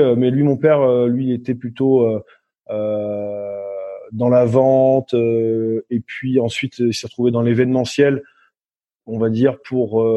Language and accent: French; Périgueux, Nouvelle-Aquitaine, France; born or raised there; also born or lived in Sainte-Adresse